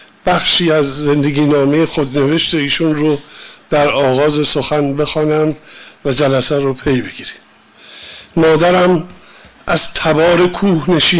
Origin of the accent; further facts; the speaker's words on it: Langarud, Gilan, Iran; born there; 1310 در لنگرود به دنیا آمدم.